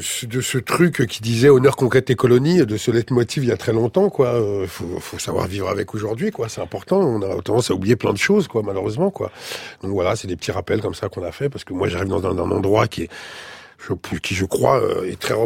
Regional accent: Caribbean, France; Je viens des Caraïbes, je suis français des Caraïbes, donc voilà, je ne suis pas nord-africain.

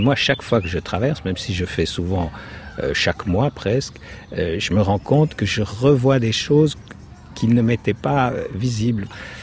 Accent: Switzerland; Je suis suisse par hasard. Je parle le français par hasard.

